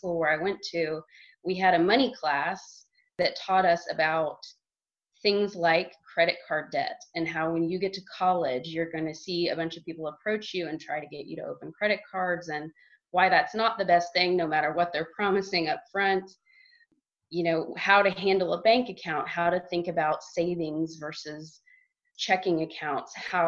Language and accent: English; Dallas, Texas, United States; So as Aaron mentioned, I'm from Dallas.